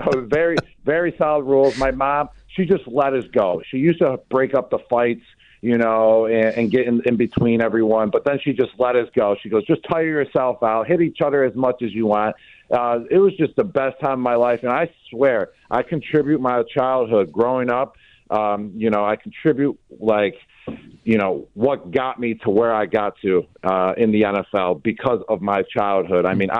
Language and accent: English; Buffalo, New York, United States; I'm from Buffalo. I always represent Buffalo. Buffalo will always resonate in my heart. It's where I grew up.